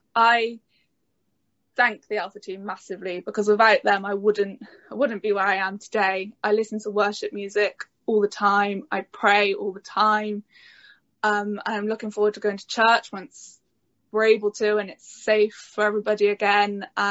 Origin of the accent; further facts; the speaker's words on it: Stroud, South West England, United Kingdom; So, hello, everyone. I'm from Stroud.